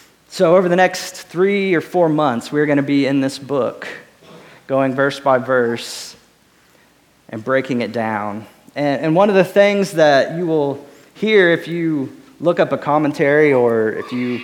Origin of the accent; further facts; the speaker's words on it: Illinois, United States; I grew up in Illinois, and so my mom and dad will send me messages and stuff about things that are going on back home occasionally.